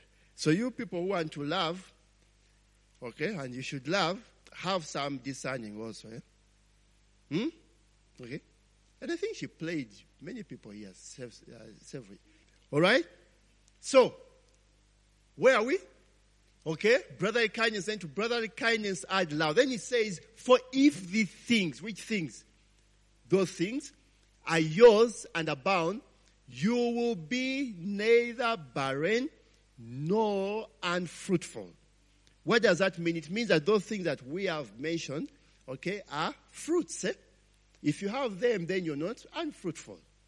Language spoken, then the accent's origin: English; Kampala, Central Region, Uganda; born there; I began to show her that I was born in Kampala.